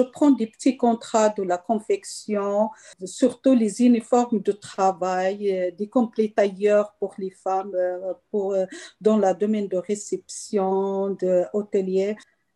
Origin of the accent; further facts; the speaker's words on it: Morocco; Oui, je suis marocaine.